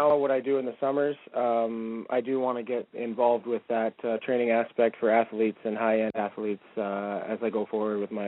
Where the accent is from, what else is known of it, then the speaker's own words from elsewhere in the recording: Peterborough, Ontario, Canada; I've been running a hockey camp here back in Peterborough, my hometown.